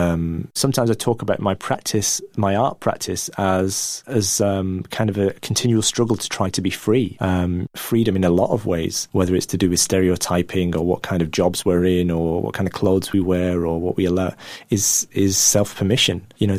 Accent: India; accent: Indian; first language Gujarati; English is a second language; when I was 6 years old, I was ashamed of the fact that I spoke Gujarati. I was ashamed of my Indian accent. I was ashamed that I ate curry at home.

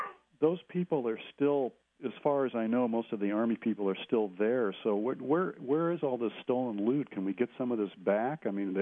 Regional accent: United States; Just as an American, that's ashamed of the road we're taking.

